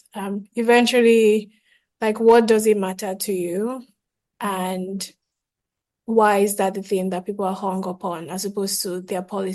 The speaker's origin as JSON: {"language": "English", "region": "Lagos", "country": "Nigeria", "tie": "born or raised there", "said": "from outside Lagos, my dad is from Ekiti, my mom is from Ondo, but I grew up in Lagos, and it's Lagos, that I've known my whole life."}